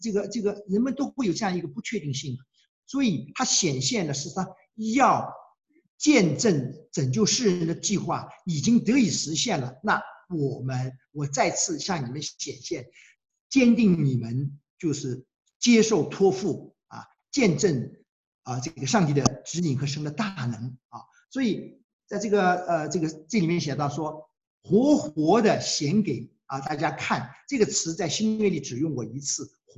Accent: China; 我们都是来自大陆的中国人，我们这个上五十岁、六十岁的人，我们都经历过1959年到1962年，中国吃不饱。

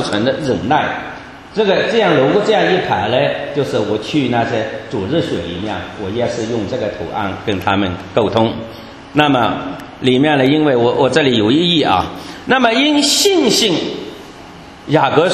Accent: China; 又随着这个功夫，我们中国人说，哎，你那个房子找了多少功夫啊

